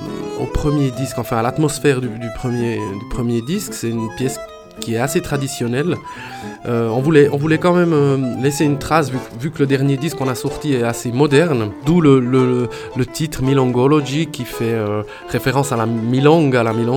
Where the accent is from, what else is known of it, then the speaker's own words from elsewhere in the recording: Switzerland; born there; J'ai des racines italiennes de par mon père et puis françaises de par ma maman, mais je suis né en Suisse.